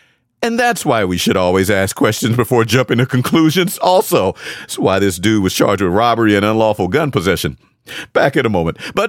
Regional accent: Texas, United States; And we'll stay in my home state of Texas

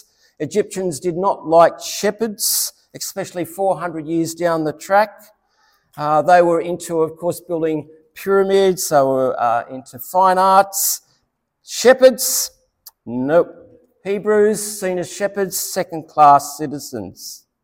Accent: Sydney, New South Wales, Australia; I can relate to that growing up in Sydney South many years ago.

